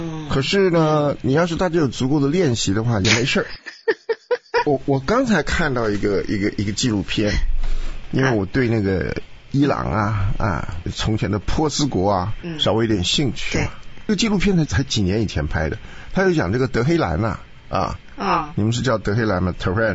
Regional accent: Taiwan; 我们小时候在台湾啊，我小的时候

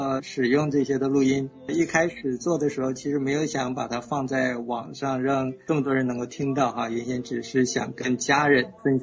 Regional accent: Northeast China, China; 我们是东北人，对，也是。

